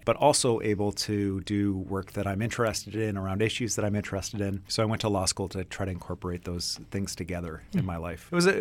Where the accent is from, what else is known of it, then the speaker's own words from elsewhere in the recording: Ontario, Canada; I grew up in Ontario, and until I moved out west